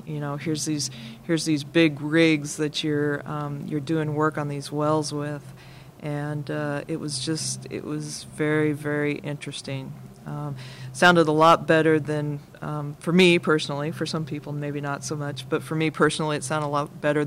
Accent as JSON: {"language": "English", "region": "Wyoming", "country": "United States", "tie": "born or raised there", "said": "I grew up in Wyoming, and I grew up around oil fields."}